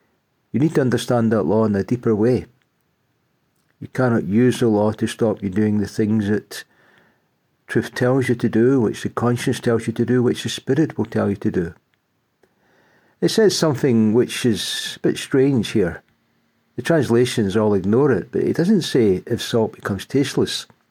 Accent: Scotland, United Kingdom; now in England; Well, today is the feast in England, where I'm living, although I'm Scottish

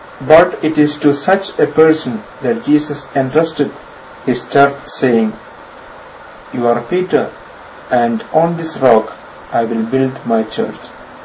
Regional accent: India; I come from India, and these days we are having the monsoon rains.

